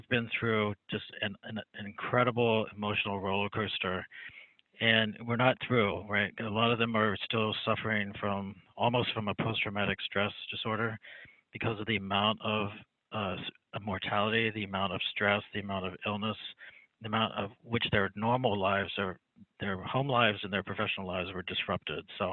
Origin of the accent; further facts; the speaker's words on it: West Virginia, United States; I grew up in West Virginia. I went to med school at WVU